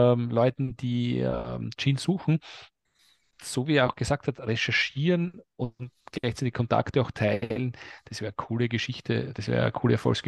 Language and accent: German; Austria; Bei uns in Österreich gibt es die Gänsehaut